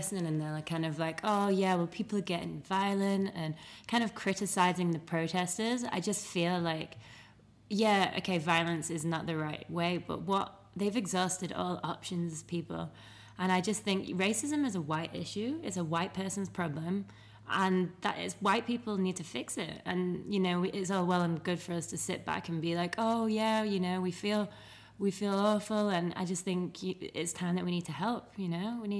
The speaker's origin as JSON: {"language": "English", "country": "United Kingdom", "said": "because I am British and I have no power in this country"}